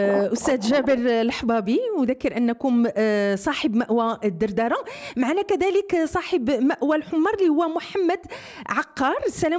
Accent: Morocco; احنا كاملين كمغاربه سواء وكذلك اجانب كنعرفوا مدى الجماليه ديال المنطقه ديال شفشاون

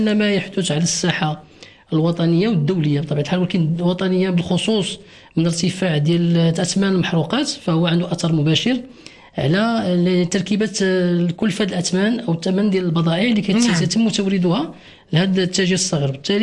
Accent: Morocco; منظومه الاثمان عندنا في المغرب

